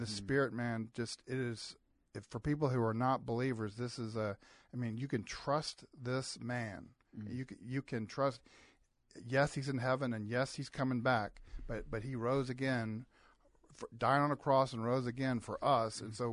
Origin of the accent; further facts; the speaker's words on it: Charlottesville, Virginia, United States; So I actually born and raised in Charlottesville. My dad came here in the 50s to UVA, never left.